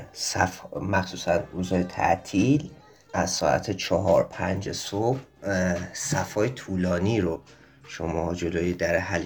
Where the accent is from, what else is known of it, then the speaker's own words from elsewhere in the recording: Qazvin, Iran; من قزوینیم